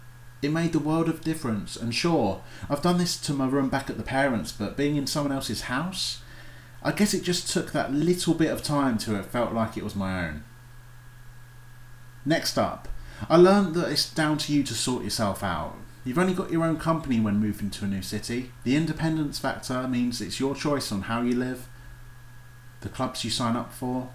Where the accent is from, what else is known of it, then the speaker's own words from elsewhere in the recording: Potters Bar, East of England, United Kingdom; I never moved away for university, so this was my first break away from Potter's Bar, my hometown.